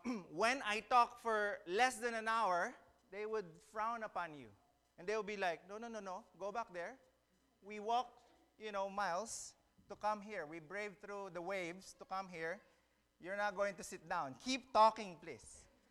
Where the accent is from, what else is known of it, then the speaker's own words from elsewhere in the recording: Philippines; Yes, we are from the Philippines.